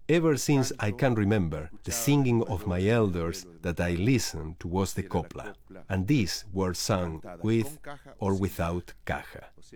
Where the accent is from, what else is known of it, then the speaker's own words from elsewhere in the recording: Purmamarca, Jujuy, Argentina; I say, I'm from Purmamarca. I belong to the Humahuacas.